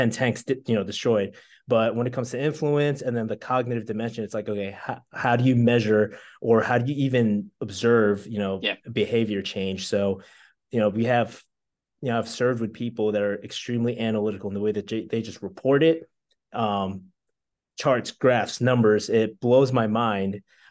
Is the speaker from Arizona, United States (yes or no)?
no; Bronx, New York, United States; sometimes, like, you know, if I get excited or emotional, you might either see my Bronx personality or maybe I'm a character from Jersey Shore.